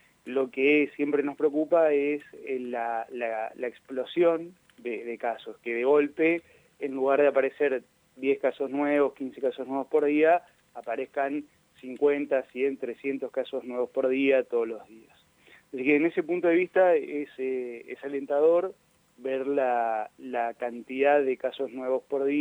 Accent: Argentina; creo que es común en nosotros, como argentinos, podría decirse, el apasionarse por las cosas, por las personas

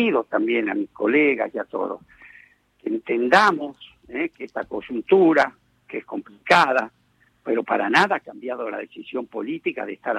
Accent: Basque Country, Spain; Y soy vasco, otra cosa no puedo hacer.

